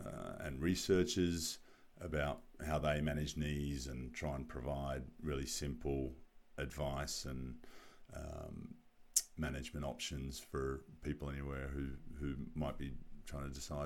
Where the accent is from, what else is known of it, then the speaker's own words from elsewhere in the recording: Australia; moved away as an adult; now in Tokyo, Japan; I'm an Australian physiotherapist and founder of Asia Physio.